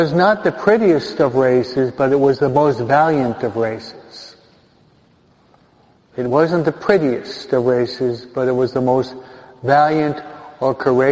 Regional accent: New York, United States; I could have been a skinhead beneath the George Washington Bridge, being a New Yorker and being white.

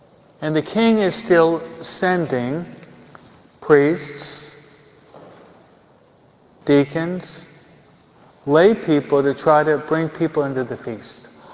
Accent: New York, United States; I was brought up and raised in New York, and I don't remember any of my Catholic friends ever missing Mass on Sunday.

